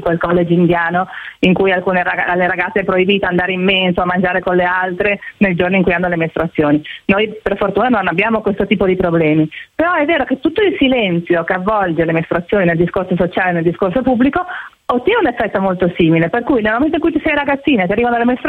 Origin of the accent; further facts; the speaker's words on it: Milan, Lombardy, Italy; born there; moved away as an adult; Me che sono nata a Milano ne ho bisogno